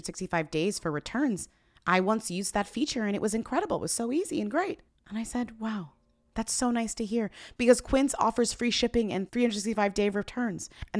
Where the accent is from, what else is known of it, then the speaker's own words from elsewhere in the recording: Boston, Massachusetts, United States; But also, you guys, I'm from Boston, but you hear me speak for what, 1400 hours a week? I don't have a Boston accent.